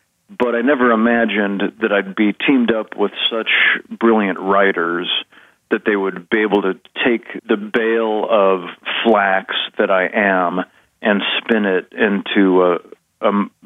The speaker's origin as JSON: {"language": "English", "town": "Minooka", "region": "Illinois", "country": "United States", "tie": "born or raised there", "said": "It began for me in the Catholic Church in my hometown of Minooka, Illinois."}